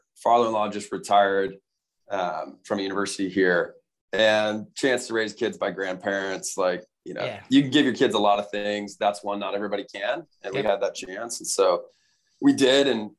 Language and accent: English; Kansas City, Missouri, United States; But I grew up in Kansas City. My dad moved out there. Like, we didn't have family around.